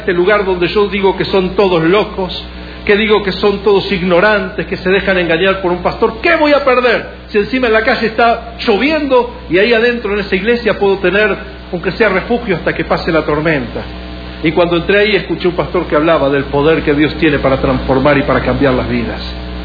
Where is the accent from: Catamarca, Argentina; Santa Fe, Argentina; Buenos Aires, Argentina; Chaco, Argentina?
Buenos Aires, Argentina; judío, con padres judíos, madre judía, me formé en un colegio religioso en Buenos Aires, yo soy de origen argentino